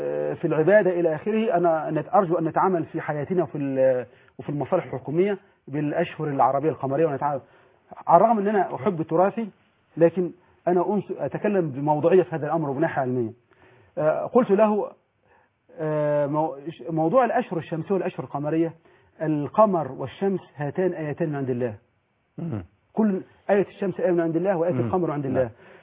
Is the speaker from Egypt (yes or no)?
yes; Egypt; البحث العلمي عندنا في مصر توصياته كثيرة جدا لكن لا توجد على أرض الواقع.